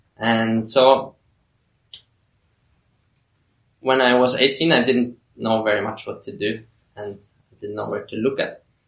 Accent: Austria; So I'm from Austria.

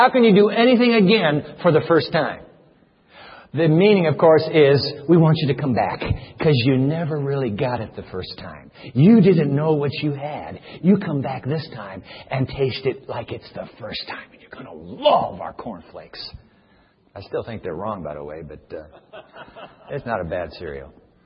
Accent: Japan; When I grew up in Japan, my brother Greg and my sister Carrie, we were all missionaries' kids.

